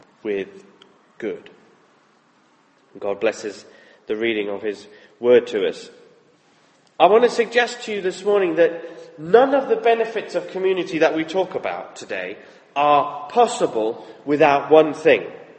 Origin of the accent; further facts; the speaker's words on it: the South, United States; I was raised in the South. We are Republicans by nature.